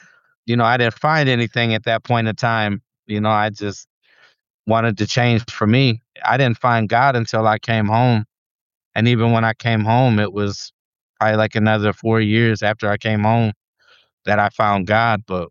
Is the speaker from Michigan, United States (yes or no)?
yes; Detroit, Michigan, United States; But when I go in, you know, I'm a kid from Detroit. Yeah. You know, like I grew up literally in Detroit, and, you know, I was the minority growing up